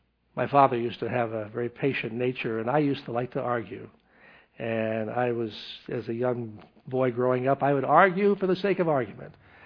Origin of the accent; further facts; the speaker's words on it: Tennessee, United States; I was from Tennessee also, so I could appreciate this.